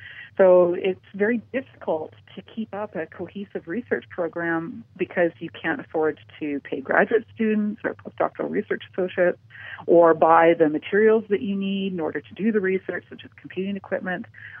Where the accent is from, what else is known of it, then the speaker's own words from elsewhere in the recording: Canada; now in United States; I grew up in Canada. I'm dual Canadian American, and I spent my entire childhood and young adult life in Canada, and I've been living in the U.S. for the last 20 years. And I grew up with guns in Canada. Basically, where I grew up was basically a wilderness area.